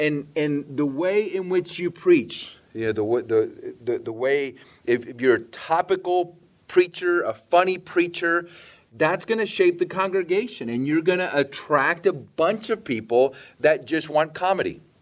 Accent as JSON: {"language": "English", "country": "Puerto Rico", "tie": "born there", "said": "I was born in Puerto Rico in 1965."}